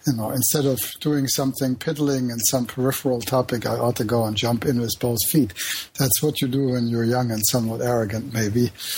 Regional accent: Krefeld, North Rhine-Westphalia, Germany; grew up after the war in various West German places, finally ended up in the Rhineland in Krefeld

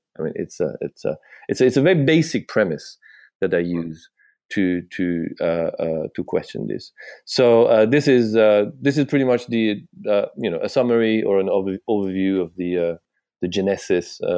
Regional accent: Iran; As I grew up in Iran in the 1980s

